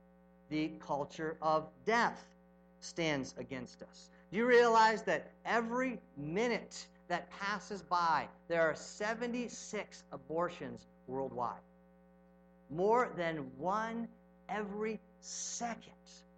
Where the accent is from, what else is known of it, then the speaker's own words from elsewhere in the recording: California, United States; When I was saying that I am a Christian and I'm from California